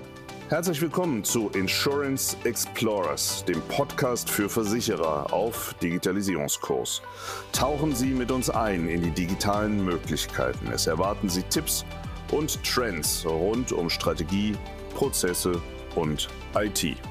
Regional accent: Berlin, Germany; ich bin waschechter Berliner

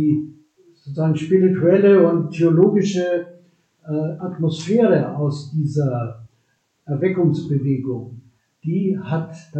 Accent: Neuendettelsau, Bavaria, Germany; ich komme aus Neu-Dettelsau in Mittelfranken.

